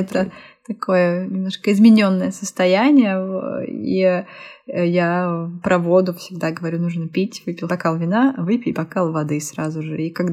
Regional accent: Voronezh, Voronezh Oblast, Russia; now in Paris, France; я просто девочка из Воронежа, сейчас нахожусь в престижном 16-м округе Парижа

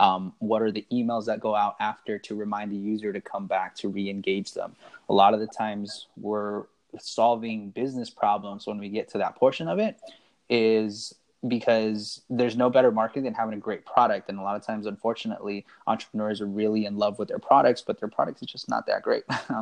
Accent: Seattle, Washington, United States; now in Los Angeles, United States; I grew up in the Seattle area, but I live in LA now.

